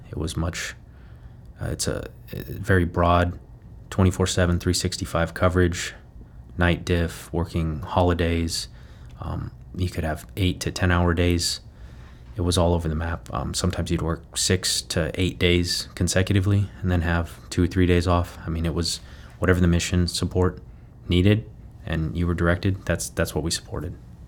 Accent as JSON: {"language": "English", "town": "Yuma", "region": "Arizona", "country": "United States", "tie": "born or raised there", "said": "Well, as a lifelong border town resident, born and raised in Yuma, Arizona"}